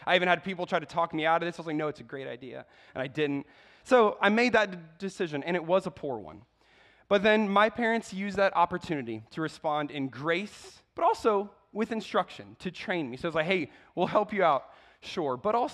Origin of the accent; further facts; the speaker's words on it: Czechia; moved away as an adult; now in United States; I grew up in the Czech Republic. My parents were IMB missionaries over there. They still are. And when I was 18, I graduated high school, and I moved to the States.